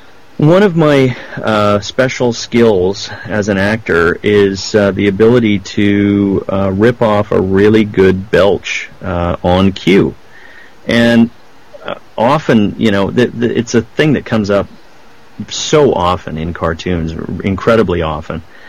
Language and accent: English; Vancouver, British Columbia, Canada; And I said, well, that's because I'm from Vancouver. I'm just in town doing another project right now, and I got hired on this.